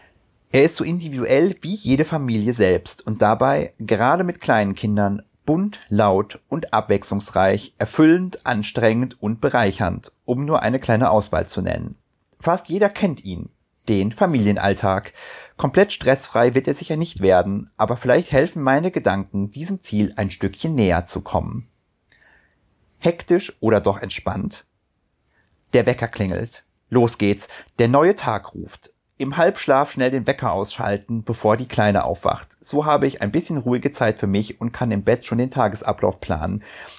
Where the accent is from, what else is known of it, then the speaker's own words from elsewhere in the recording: Bavaria, Germany; now in Cologne, Germany; Durch meinen Umzug nach Köln in eine ganz neue Stadt, weit entfernt von meiner Heimat im Allgäu